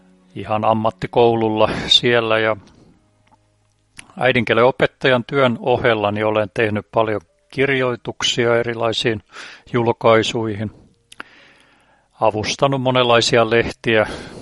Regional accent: Piikkiö, Southwest Finland, Finland; Niin mä olen kotoisin Varsinais-Suomesta tuolta Piikkiöstä Turun läheltä.

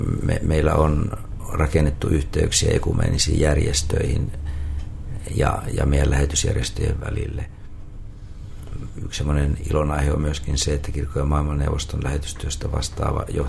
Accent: South Ostrobothnia, Finland; meillä päin siellä Etelä-Pohjanmaalla, niin edelleen kirkolla on sija ihmisten elämässä

